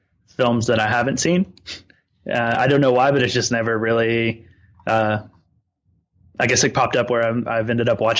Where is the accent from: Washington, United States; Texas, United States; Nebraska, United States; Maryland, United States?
Texas, United States; I'm going up to my hometown, which is up near Dallas, and to visit.